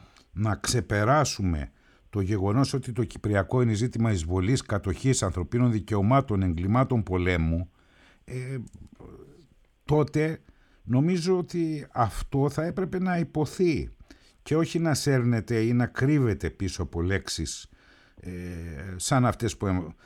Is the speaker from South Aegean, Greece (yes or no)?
no; Thessaloniki, Central Macedonia, Greece; Η ιδιαίτερη πατρίδα μου, η Θεσσαλονίκη, σήμερα γιορτάζει την απελευθέρωσή της